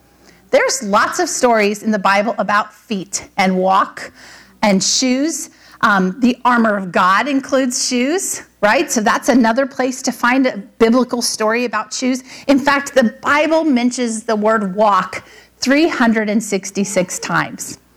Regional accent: California, United States; I grew up in Southern California, so I learned very quickly at the beach, you don't want to wear tennis shoes at the beach.

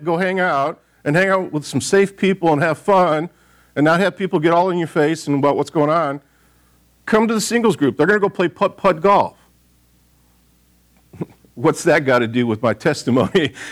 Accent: Michigan, United States; born there; also born or lived in Texas / California; I was born in Michigan. Went to school in Texas, went to the military out in California.

